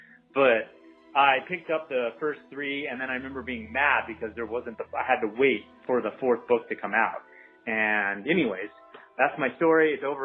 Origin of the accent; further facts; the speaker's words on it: Oregon, United States; She was the manager there in the town I grew up in Oregon.